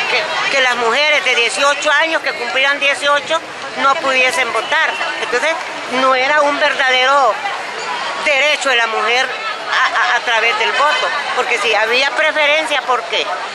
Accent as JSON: {"language": "Spanish", "region": "Choluteca", "country": "Honduras", "tie": "born or raised there", "said": "yo fui dirigente del Frente Femenino Liberal de mi pueblo, de Choluteca"}